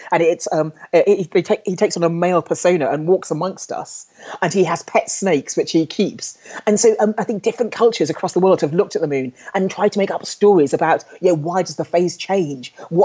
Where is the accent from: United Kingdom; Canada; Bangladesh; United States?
United Kingdom; London; And I was brought up in London. So in a big city